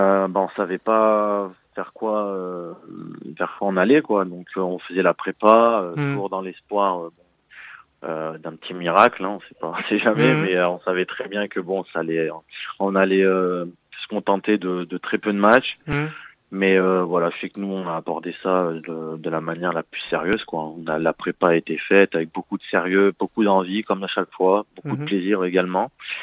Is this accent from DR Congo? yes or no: no; Sassenage, Auvergne-Rhône-Alpes, France; Donc, moi, j'ai grandi à Sassenage, hein, j'ai grandi au complexe Vieux-Melchior.